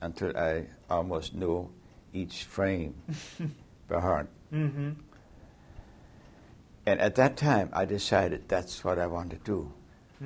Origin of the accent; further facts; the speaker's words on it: Germany; also born or lived in Riga, Latvia; Mm-hmm. I'm born on May the 18th, 1914, in Riga, Latvia. Mm-hmm. I was raised in Germany, mm-hmm. near Hamburg.